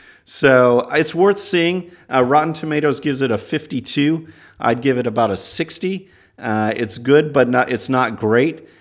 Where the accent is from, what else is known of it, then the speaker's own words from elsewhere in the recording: Houston, Texas, United States; There's multiple ones here in my hometown of Houston, and they're a lot of fun.